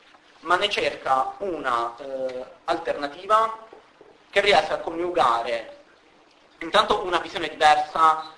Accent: Pescara, Abruzzo, Italy; Io vengo da Pescara

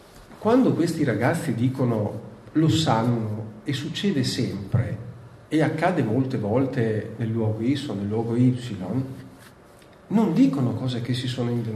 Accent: Modena, Emilia-Romagna, Italy; vengo da Modena, il mio provincialismo.

